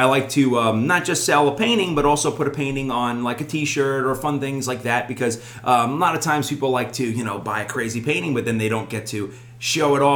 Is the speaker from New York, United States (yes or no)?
yes; New York, United States; now in Charlotte, United States; I'm from up north. I'm one of those Yankees, as everybody says. No, I'm from New York originally, but I've been down in Charlotte now for about 8-9 years now